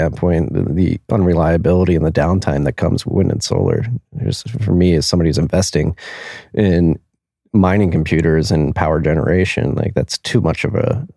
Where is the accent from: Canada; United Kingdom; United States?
United States; Texas; And as a Texan, that perturbs me a bit